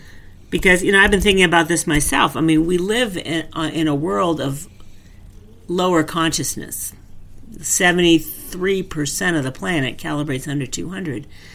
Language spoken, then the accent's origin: English; New England, United States; I'm from New England.